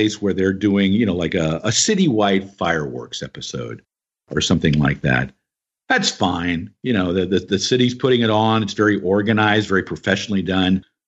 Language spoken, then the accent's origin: English; Cumming, Georgia, United States; So much troubling about here in my hometown. I felt like going, thanks a lot, because now people have an idea of what Cumming, Georgia is like.